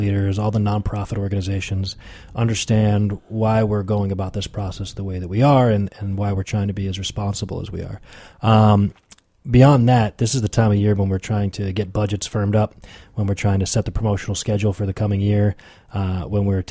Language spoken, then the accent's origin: English; Berkeley, California, United States; born there; also born or lived in Japan / Westchester, New York / Dallas, Texas; I've grown up all over the place, actually. I was born in Berkeley, California, moved to Japan for kindergarten through fifth grade, went to middle school in Westchester, New York, high school in Dallas